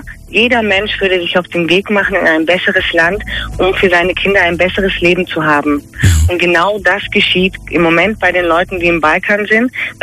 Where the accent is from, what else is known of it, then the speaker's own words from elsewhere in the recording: Germany; born there; Meine Eltern waren Flüchtlinge aus Ostafrika 1980 und ich bin 1984 hier in Deutschland geboren.